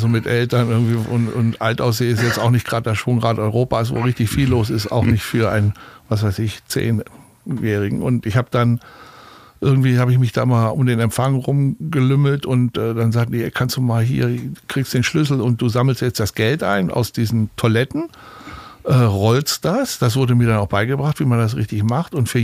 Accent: Berlin, Germany; Also wir lebten damals in Berlin, ich bin gebürtiger Berliner

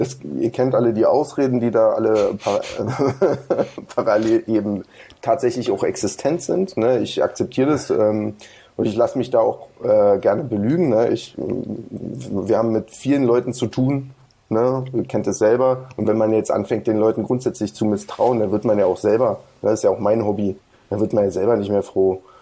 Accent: Brandenburg, Germany; Wir kommen ja immer noch aus Brandenburg.

